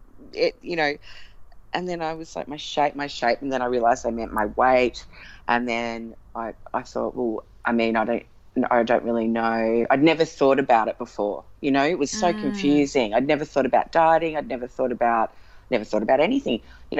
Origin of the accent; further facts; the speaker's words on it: Melbourne, Victoria, Australia; And we grew up in Melbourne with her side of the family.